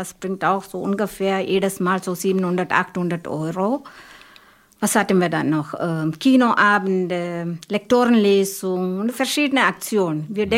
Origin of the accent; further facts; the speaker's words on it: Kerala, India; German is a second language; now in Germany; in meiner Heimat in Indien und Kerala. Von meinem Heimatort nur 3 Kilometer entfernt.